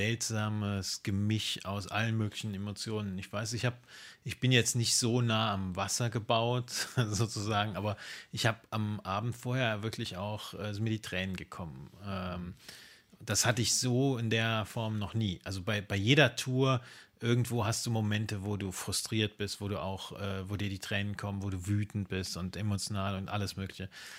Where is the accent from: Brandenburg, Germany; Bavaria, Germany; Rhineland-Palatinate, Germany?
Rhineland-Palatinate, Germany; Trier; da starte ich jetzt nicht in meiner Heimat Trier, sondern in Luxemburg